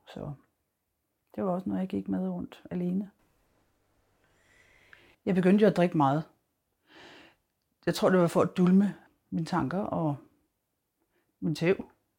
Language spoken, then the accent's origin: Danish; West Greenland, Greenland; Danish is a second language; moved away as an adult; now in Denmark; Jeg kommer op fra Vestgrønland, men er flyttet mange steder rundt på grund af min fars arbejde. Jeg har jo altid boet der, indtil jeg var det omkring 20 år. Så flyttede jeg til Danmark permanent.